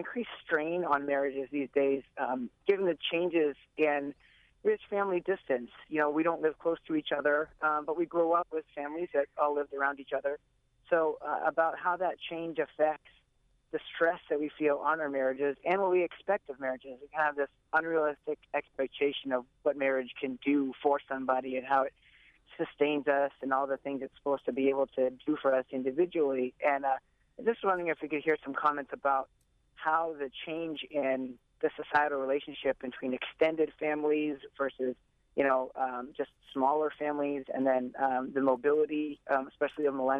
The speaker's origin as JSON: {"language": "English", "region": "Maine", "country": "United States", "said": "We were talking about we're both originally from Maine."}